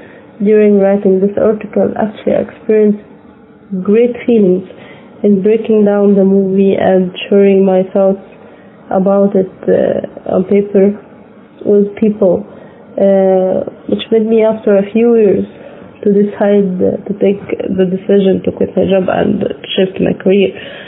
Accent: Egypt; English is a second language; I am from Egypt.

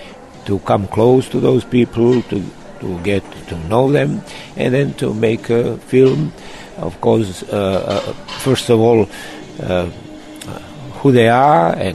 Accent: Novi Sad, Vojvodina, Serbia

